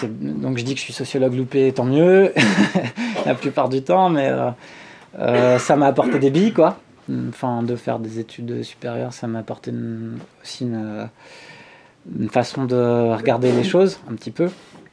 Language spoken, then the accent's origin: French; Auvergne-Rhône-Alpes, France; now in Grenoble, France; j'ai atterri là parce que je venais de la Savoie et que quand j'étais venu à Grenoble visiter des amis